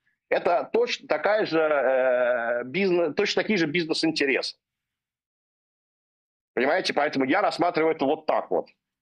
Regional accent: Israel; Я, поскольку вырос в Израиле с молодых лет, у меня израильский взгляд на эти вещи.

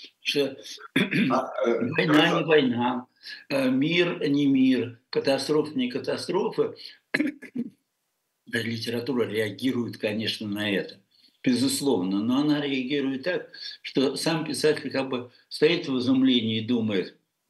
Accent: Russia; moved away as an adult; после того, как я уехал из России, это что такое несовершенство человеческой души, души и природы. Потому что мы все в России воспитаны на французском просветительстве.

